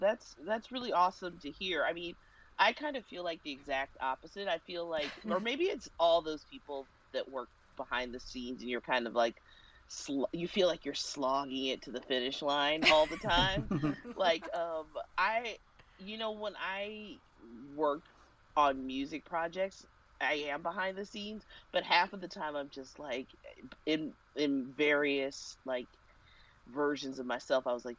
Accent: Kansas City, Missouri, United States; I grew up in Kansas City, and, you know, they at one time had like dozens upon dozens of record stores

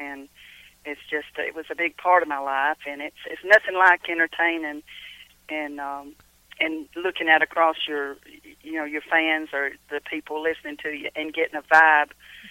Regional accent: Cumming, Georgia, United States; You know, because I was born and raised here in Cumming, Georgia.

